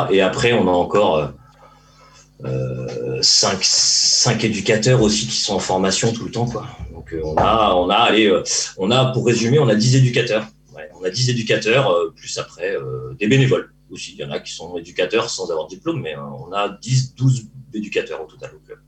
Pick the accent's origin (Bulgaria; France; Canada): France; Centre-Val de Loire; Je suis pas de la région, moi. Je suis arrivé en Mayenne il y a 6 ans. Je suis du Loir-et-Cher.